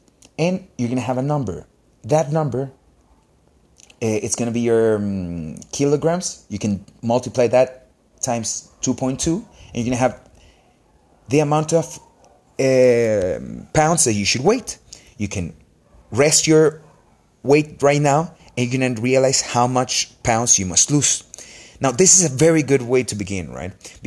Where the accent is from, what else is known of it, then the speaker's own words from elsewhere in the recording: Honduras; English is a second language; I'm a doctor in Honduras. So you might notice that by my accent. This is my second language, so sorry for those who have trouble understanding.